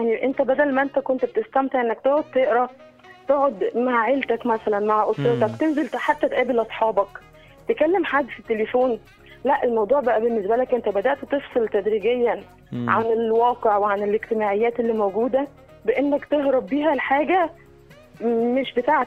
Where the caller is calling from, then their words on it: Cairo, Cairo Governorate, Egypt; من القاهره.